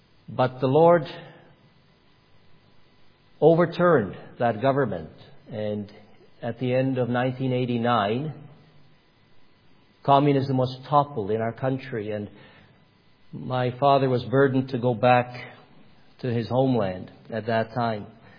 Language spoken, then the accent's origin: English; Canada; we did come to Canada in 1981. I grew up in Canada.